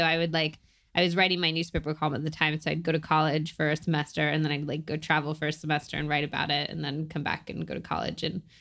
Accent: Berkeley, California, United States; oh, well, I was raised in Berkeley, so I was like very into vegetables

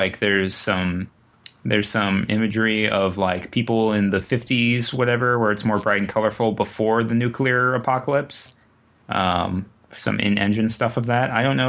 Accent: Massachusetts, United States; I grew up in Massachusetts, and there's like a bunch of landmarks that are shown in this trailer that you can recognize.

